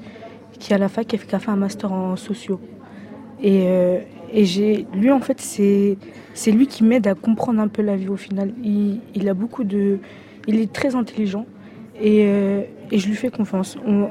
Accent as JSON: {"language": "French", "town": "Rennes", "region": "Brittany", "country": "France", "said": "Et je viens de Rennes, du Blône, et j'ai 18 ans et je suis en fac d'histoire."}